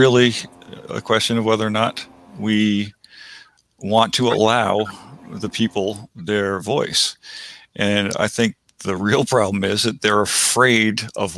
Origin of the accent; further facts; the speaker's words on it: Rhode Island, United States; I'm from Rhode Island. I grew up in Rhode Island, and that was my original country, so to speak.